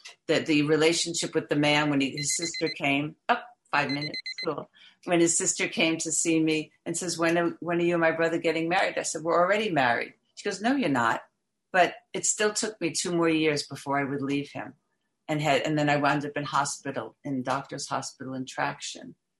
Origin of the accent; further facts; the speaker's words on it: New York City, New York, United States; I'm from New York and I'm third generation and I lived down in Chelsea back in the 80s.